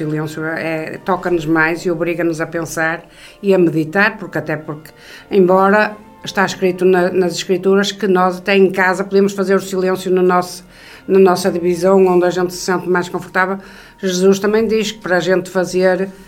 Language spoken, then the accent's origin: Portuguese; Viana do Castelo, Norte, Portugal; born there; porque quando havia uma viscondessa em Viana, uma viscondessa, que tinha esse património, essa quinta onde eu nasci e mais coisas